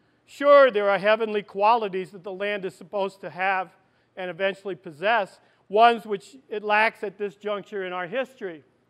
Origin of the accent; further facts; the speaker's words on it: Brooklyn, New York, United States; Boy, growing up in Brooklyn, I dreamed of moving to Nebraska.